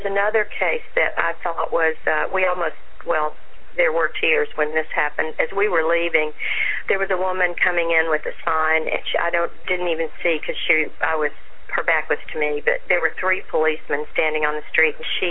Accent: Tennessee, United States; No, I grew up in Tennessee.

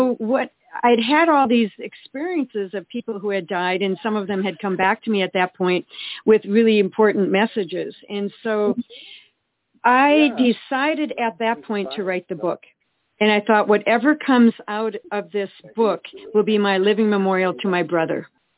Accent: Eau Claire, Wisconsin, United States; We grew up in Eau Claire, Wisconsin

